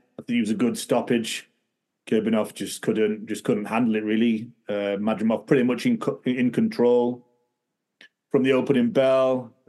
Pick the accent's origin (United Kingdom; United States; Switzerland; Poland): United Kingdom; Being a Brit, I think he's good to watch.